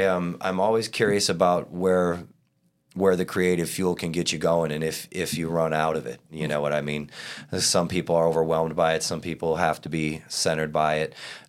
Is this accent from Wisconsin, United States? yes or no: yes; Wisconsin, United States; Oh, shout out Wisconsin. Yeah. I'm from Wisconsin.